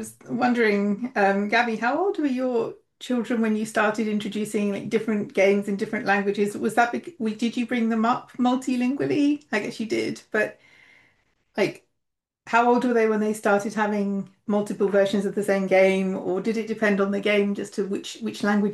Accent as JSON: {"language": "English", "region": "England", "country": "United Kingdom", "said": "As an English person isn't going to argue, my Portuguese is better than"}